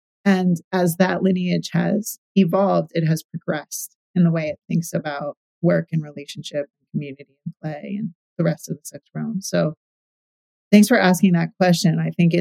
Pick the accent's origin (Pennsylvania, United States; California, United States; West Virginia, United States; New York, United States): Pennsylvania, United States; Philadelphia; now in Las Vegas, United States; I'm from Philly, so it's a totally different landscape for me, as you can imagine.